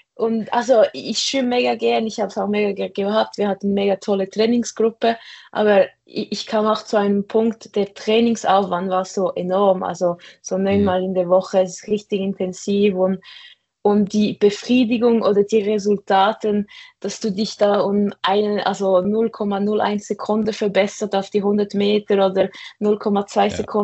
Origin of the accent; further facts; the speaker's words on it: Fribourg, Switzerland; also ich komme aus Fribourg